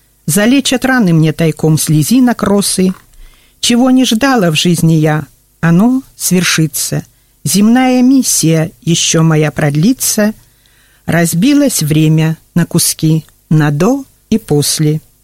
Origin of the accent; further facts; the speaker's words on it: Komsomolsk, Gomel Region, Belarus; born there; я сама родилась в Речицком районе, в деревне Комсомольск.